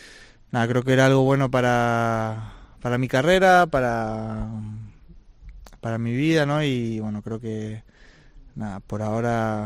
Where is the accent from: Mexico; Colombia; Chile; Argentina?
Argentina; creo que nosotros como argentinos tenemos que saber que hay que trabajar muchísimo, ¿no? Y más en nosotros los argentinos no es tan fácil